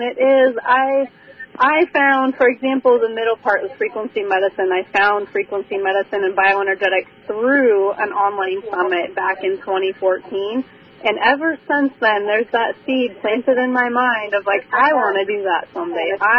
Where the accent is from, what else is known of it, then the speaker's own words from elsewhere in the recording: Montana, United States; moved away as an adult; now in Alaska, United States; moved up here in 2017, so my husband is military, so that's what brought us to Alaska, but we were both born and raised in Montana, so we love being outside.